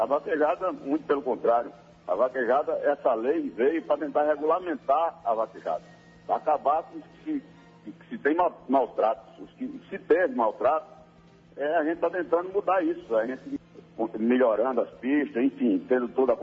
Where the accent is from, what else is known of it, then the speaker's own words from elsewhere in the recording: Northeast Region, Brazil; nós, como nordestinos e brasileiros, a gente não é merecedor disso.